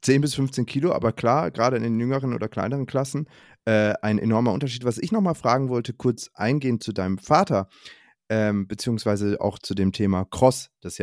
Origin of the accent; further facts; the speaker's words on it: Walldorf, Baden-Württemberg, Germany; Das ist in der Nähe von meiner alten Heimat, wo meine Eltern wohnen, Waldorf-Wiesloch, da so die Ecke